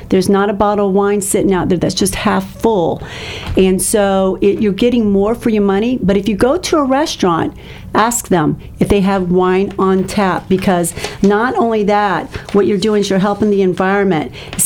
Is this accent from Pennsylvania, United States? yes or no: no; Tampa, Florida, United States; I'm a Tampa native, and I was born and raised here, and I think I marched it in high school.